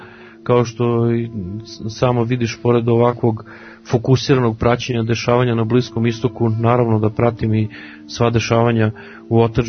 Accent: Serbia; Ja kao Srbin

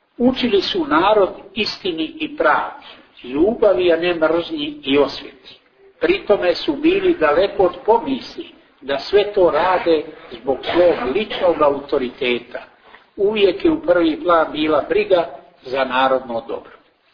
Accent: Montenegro; Nigdje kao kod nas u Crnoj Gori nisu tako intenzivno i snažno isprepletene istorija naroda, istorija crkve i istorija države.

